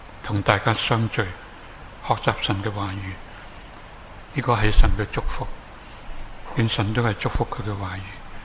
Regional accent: China; 唔好好似我哋中国人有呢句，好多人都识讲噶啦

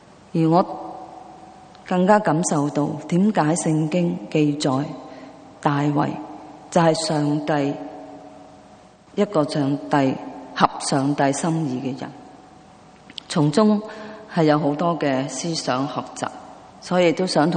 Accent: Hong Kong; 我们来自香港的，我们都曾经在殖民地生活

